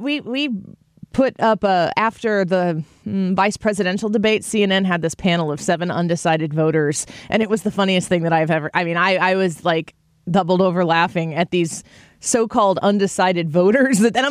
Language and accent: English; Midwest, United States; Yeah, I've been team Ron DeSantis from COVID as a Midwesterner watching what he was willing to do in Florida.